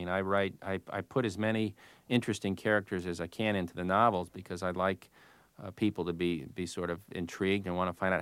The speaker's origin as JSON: {"language": "English", "region": "Florida", "country": "United States", "tie": "born or raised there", "said": "Well, I got to say that when in Florida, growing up in Florida and seeing it's a place of immense beauty"}